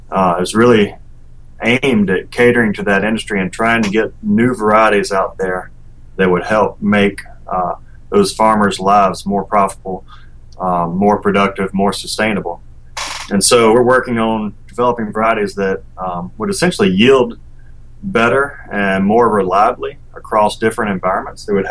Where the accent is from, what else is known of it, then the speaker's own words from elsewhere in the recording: Mississippi, United States; I grew up in Mississippi on a small family farm.